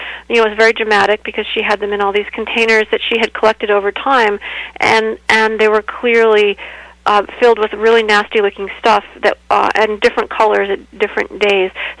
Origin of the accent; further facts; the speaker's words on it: Illinois, United States; who was assassinated in my hometown, near my hometown in central Illinois in the 1830s